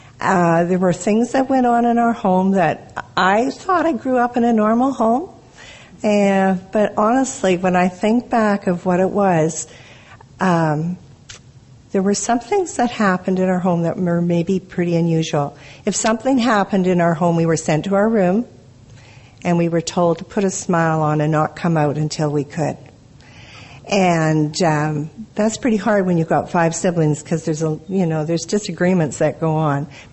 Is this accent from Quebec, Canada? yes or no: no; Vancouver, British Columbia, Canada; I am from Vancouver, Canada.